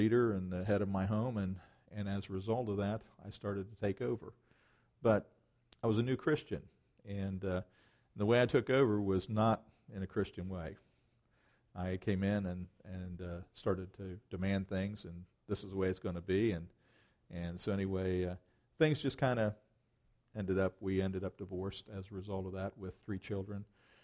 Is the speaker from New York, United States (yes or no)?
no; Stockport, Ohio, United States; I'm from Stockport, Ohio.